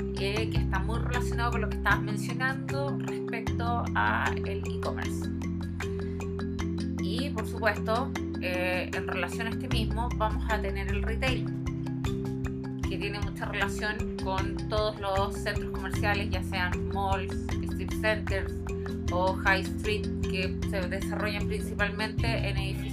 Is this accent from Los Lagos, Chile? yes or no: no; Santiago, Santiago Metropolitan Region, Chile; yo me acuerdo de que de chica acá en Santiago habían dos malls importantes, Parque Arauco y Apomanque.